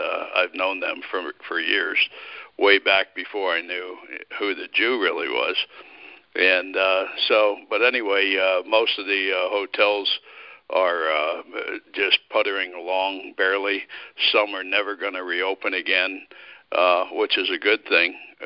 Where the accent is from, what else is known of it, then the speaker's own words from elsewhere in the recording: Connecticut, United States; also born or lived in Florida / Massachusetts; I grew up on the East Coast, Connecticut, a little bit in Florida, a little bit in Massachusetts, and then moved out west to California.